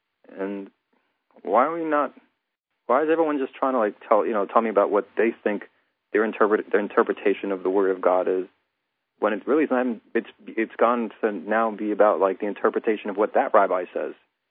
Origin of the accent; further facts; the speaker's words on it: Brooklyn, New York, United States; You know, it's like, I was raised in Brooklyn, so I talk about Brooklyn.